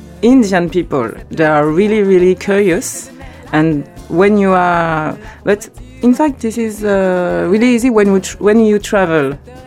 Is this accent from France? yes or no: yes; French Caribbean, France; But I'm not original because I'm Caribbean from France.